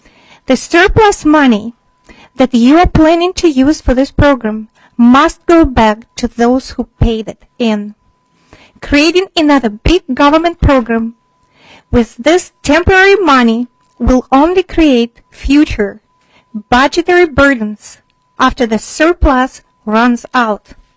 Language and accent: English; Rochester, Minnesota, United States; Mr. Chair and committee members … I'm from Rochester, Minnesota.